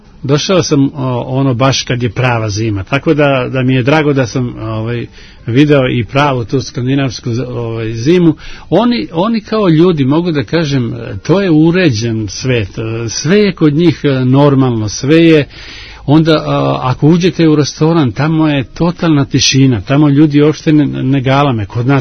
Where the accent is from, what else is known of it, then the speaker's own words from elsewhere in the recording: Belgrade, Serbia; Mi smo iz Beograda